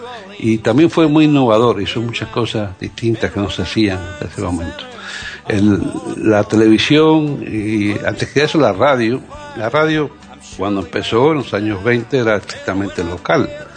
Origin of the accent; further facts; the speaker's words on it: Havana, Cuba; soy bastante viejo, ¿verdad? Yo me crié en La Habana, cuando en La Habana empezó la televisión